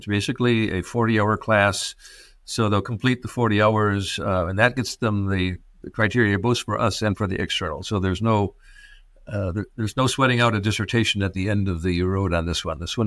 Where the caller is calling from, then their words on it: Michigan, United States; I'm speaking from Michigan where it's already dark outside, it's cold outside.